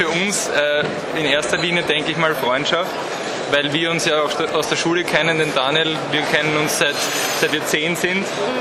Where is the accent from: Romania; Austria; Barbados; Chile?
Austria; uns da auch als Ausländer, als Österreicher quasi auch akzeptieren.